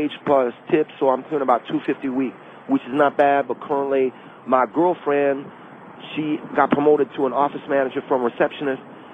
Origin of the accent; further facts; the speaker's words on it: United States; born there; because I was born in America and not into poverty in Mexico